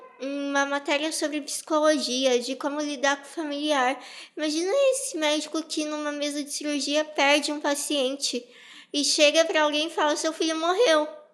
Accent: Taubaté, São Paulo, Brazil; tenho 20 anos. Eu nasci com epidermólise bolhosa, sou de Taubaté, aqui do interior de São Paulo.

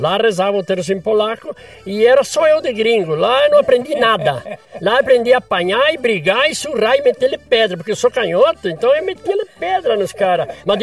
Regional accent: Sananduva, Rio Grande do Sul, Brazil; born there; Eu nasci no Rio Grande do Sul, no município de Salanduva, distrito de São da Ortiga.

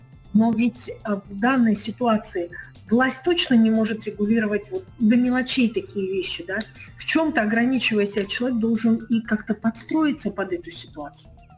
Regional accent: Sakha Republic, Russia; так как я, в принципе, родилась и выросла в Алданском районе

